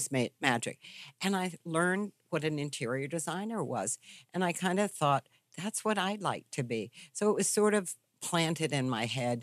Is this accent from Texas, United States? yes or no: no; Charlottesville, Virginia, United States; You know, I grew up in Virginia, in Charlottesville, Virginia.